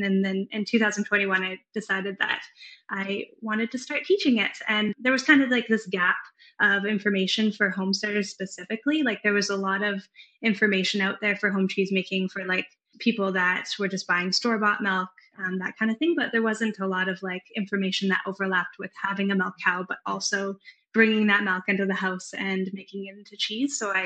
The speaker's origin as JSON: {"language": "English", "country": "Canada", "said": "and I was from Canada."}